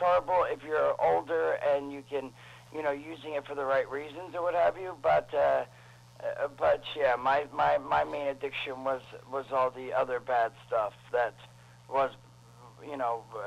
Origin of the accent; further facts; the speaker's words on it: New Jersey, United States; And then then we'll be in Jersey, and Jersey's my hometown, so, you know, it's good.